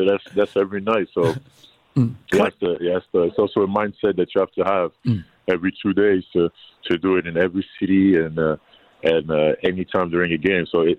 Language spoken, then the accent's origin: English; Geneva, Switzerland; I grew up in Europe, Switzerland, Geneva, watching soccer, so I'm a huge soccer fan.